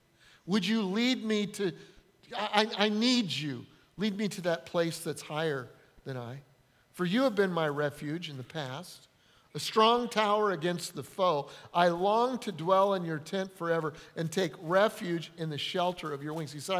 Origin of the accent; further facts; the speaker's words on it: Denver, Colorado, United States; also born or lived in northern Illinois; now in Charleston, United States; I'm from Denver, Colorado. It snows there. I spent 8.5 years in purgatory in northern Illinois.